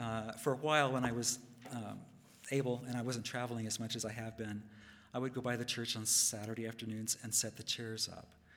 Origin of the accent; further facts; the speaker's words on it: Middlebury, Indiana, United States; Now, I grew up, like I said, in Elkhart County. I grew up in Middlebury, which a couple of people in this room also know.